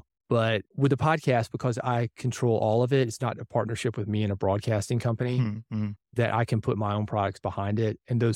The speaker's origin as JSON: {"language": "English", "town": "Nashville", "region": "Tennessee", "country": "United States", "tie": "born or raised there", "said": "as a kid growing up in Nashville"}